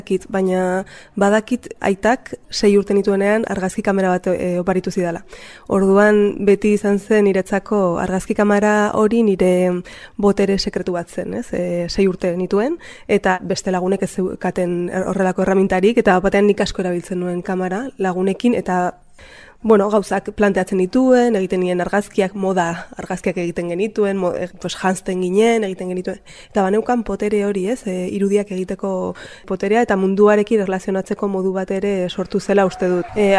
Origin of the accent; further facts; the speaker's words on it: Lakabe, Navarre, Spain; born there; Ba, ni Lakaben jaio nintzen, Lakabe bada herri okupatu bat, Nafarroako ipar hegoaldean dagoena